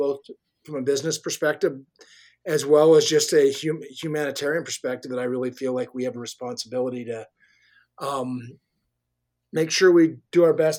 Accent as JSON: {"language": "English", "town": "Billings", "region": "Montana", "country": "United States", "tie": "born or raised there", "said": "No, I grew up in Billings. We went through school in Billings and kind of grew up over time, like a lot of Montana kids, hunting and fishing"}